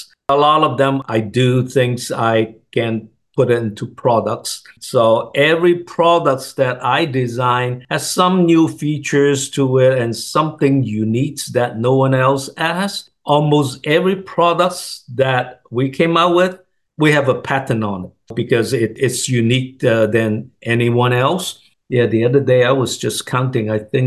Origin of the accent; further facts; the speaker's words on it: Hong Kong; English is a second language; moved away as an adult; now in United States; I came from Hong Kong. After my college, I started doing import and export business, and I was still in Hong Kong, and I moved to U.S., in 1976